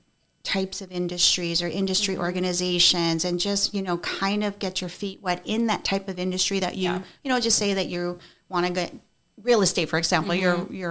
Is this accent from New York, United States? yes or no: yes; New York, United States; also born or lived in Korea; now in Hawaii, United States; I was born in Korea, and I came to New York when I was three.